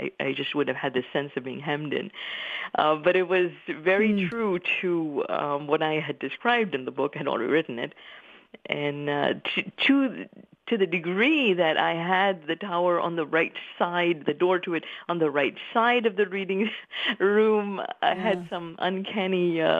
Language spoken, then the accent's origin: English; India; moved away as an adult; now in United States; So I am an Indian immigrant. I migrated when I was in my early 20s as a foreign student to come to America. Now that has been almost 30 years ago.